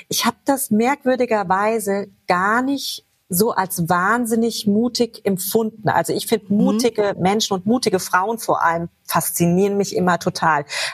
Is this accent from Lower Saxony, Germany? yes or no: no; Giessen, Hesse, Germany; Also ich bin in Gießen geboren, ich habe in Gießen studiert, also ich habe Abi gemacht, studiert, ich habe meine Töchter dort bekommen. Also Gießen ist meine Heimat